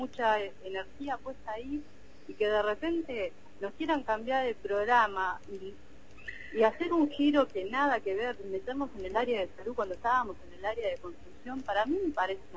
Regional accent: Argentina; yo siento hoy por hoy que la Argentina cambió tanto que ya no me siento argentina.

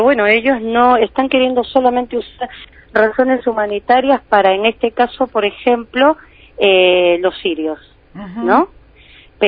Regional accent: Peru

